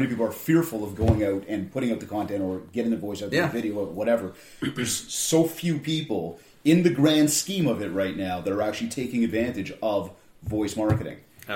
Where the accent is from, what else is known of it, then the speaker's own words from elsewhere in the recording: Canada; I'm from Canada